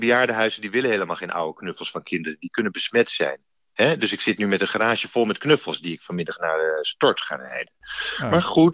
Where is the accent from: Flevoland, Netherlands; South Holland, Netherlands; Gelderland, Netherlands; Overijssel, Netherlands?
Flevoland, Netherlands; moved away; Ik kom uit de Noordoostpolder